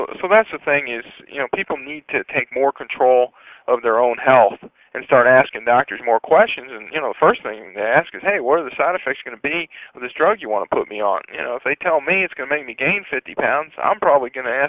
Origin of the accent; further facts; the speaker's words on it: United States; I, for one, as an American, you know, that's about as basic a right as there is